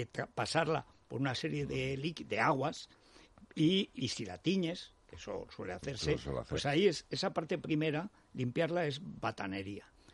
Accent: Spain

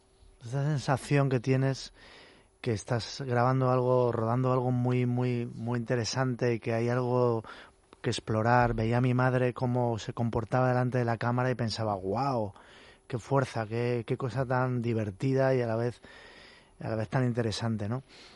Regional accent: Spain; como somos españoles

